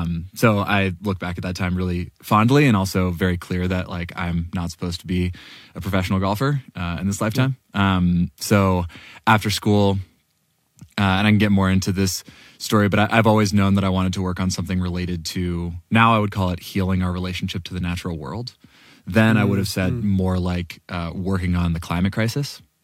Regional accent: Washington, United States; I grew up in Washington State, where I had the opportunity to spend a lot of time outside as a kid.

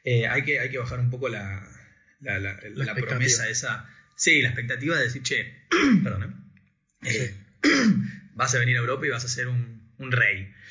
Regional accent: Adrogué, Buenos Aires Province, Argentina; yo soy de Adrogué y de Temperley, en el conurbano, en el tercer cordón, y para mí bajar de mi casa eran casas, árboles, adoquines

